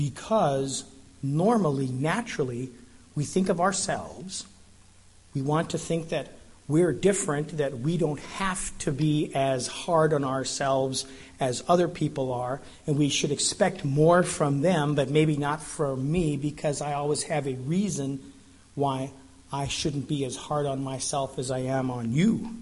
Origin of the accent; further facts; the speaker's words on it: Denver, Colorado, United States; I'm from Denver and I follow the Broncos.